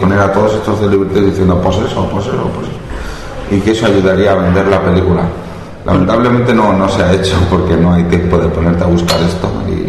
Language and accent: Spanish; Valencia, Valencian Community, Spain; yo vengo de Valencia y créeme, allí no era imaginario, allí era muy real todo aquello